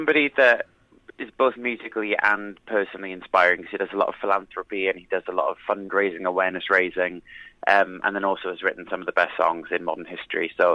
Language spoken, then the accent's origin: English; Wales, United Kingdom; And growing up in the South Wales valleys, there's a lot of, you know, there's a lot of praise